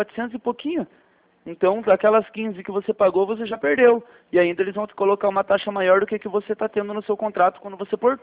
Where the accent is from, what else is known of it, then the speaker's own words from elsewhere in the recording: Curitiba, Paraná, Brazil; Eu sou daqui de Curitiba.